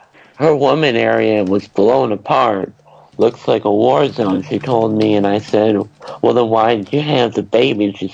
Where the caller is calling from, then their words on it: New Jersey, United States; I'm calling from New Jersey.